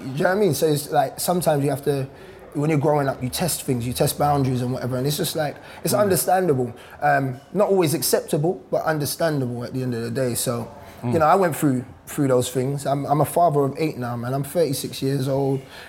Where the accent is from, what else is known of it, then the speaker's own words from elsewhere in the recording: Peckham, London, United Kingdom; So I grew up in Peckham originally.